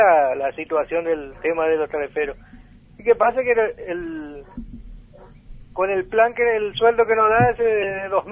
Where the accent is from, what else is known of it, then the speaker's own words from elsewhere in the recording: Hipólito Yrigoyen, Misiones, Argentina; Misiones. Sí, yo soy Hipólito Irigoyen, sí.